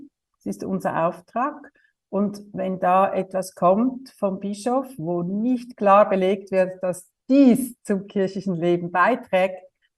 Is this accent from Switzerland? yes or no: yes; Switzerland; Und ein Kinderkrankenhaus wäre jetzt bei uns in der Schweiz nicht gerade so das Naheliegendste.